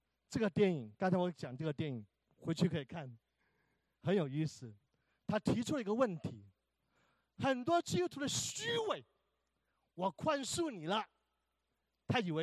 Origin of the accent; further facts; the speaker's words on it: China; 我们中国人有一句话说：“养儿当知父母恩”，对吧？